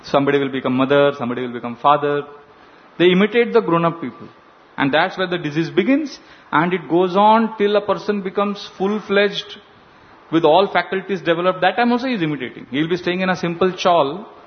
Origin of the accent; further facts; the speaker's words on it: Mumbai, Maharashtra, India; I grew up here in South Bombay.